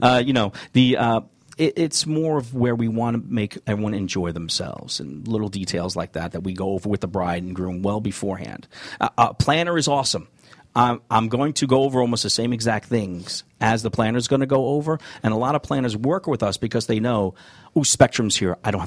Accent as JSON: {"language": "English", "region": "New York", "country": "United States", "said": "And the bride picked me because I was from New York"}